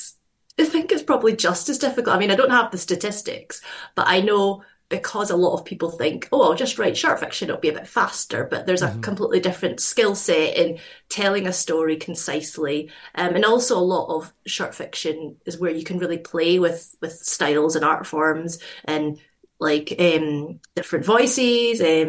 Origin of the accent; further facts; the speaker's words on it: Scotland, United Kingdom; So I grew up near Glasgow